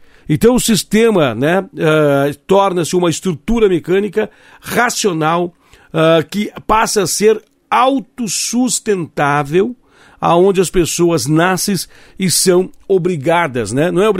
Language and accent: Portuguese; Brazil; Então o Brasil, nós como brasileiros, nós não temos esses pensamentos encravados, né?